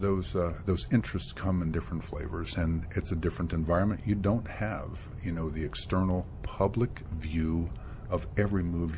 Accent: Washington area, United States; also born or lived in Stockholm, Sweden; Had three sisters, and enjoyed growing up in the Washington area. I did have a chance to live abroad when I was 9, 10, 11 years old in Stockholm, Sweden.

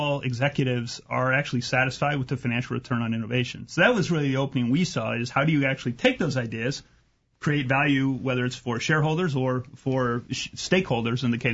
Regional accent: Midwest, United States; I grew up in the Midwest. I'm a really practical guy.

